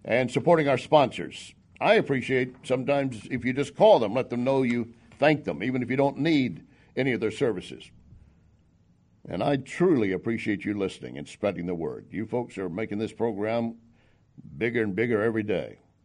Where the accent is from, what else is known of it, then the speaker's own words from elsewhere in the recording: Texas, United States; I grew up in Texas where so deep south Texas that you ordered grits with Mexican food. That's deep south.